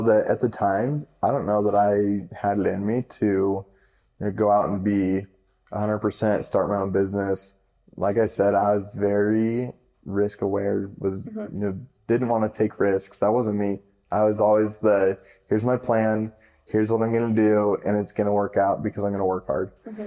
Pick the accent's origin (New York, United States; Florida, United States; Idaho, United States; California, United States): Idaho, United States; especially growing up in Idaho, grew up in a bubble.